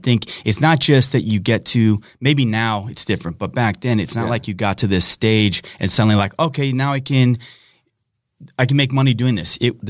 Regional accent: Los Angeles, California, United States; so like any LA work at that point was just to, you know, work in my hometown.

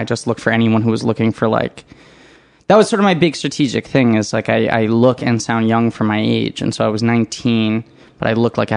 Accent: New York City, New York, United States; I grew up in New York City, yeah.

